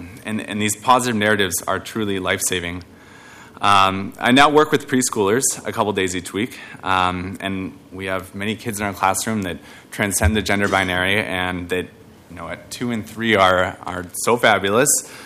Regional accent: Salem, Oregon, United States; So I grew up outside of Salem, Oregon, which isn't the most progressive place, but also not the most conservative.

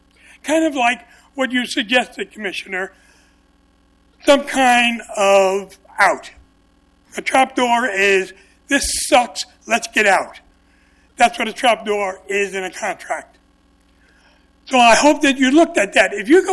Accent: New York, United States; I grew up in New York, so I know New York.

